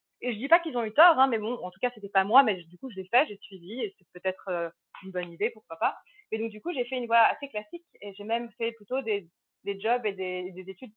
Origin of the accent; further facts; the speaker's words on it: Saint-Nom-la-Bretèche, Île-de-France, France; also born or lived in London, United Kingdom; je suis née à Londres, mais à 5 ans, on est parti en France. Et là, on vivait près de Paris, mais dans la nature. On était à un endroit qui s'appelle Saint-Nom-la-Bretèche